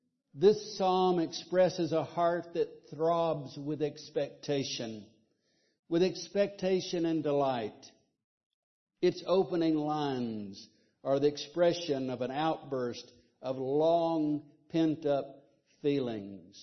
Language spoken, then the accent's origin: English; Alabama, United States; I come from Alabama. I come from the country, and we talk about a calf yearning for the mother cow, yearning for it.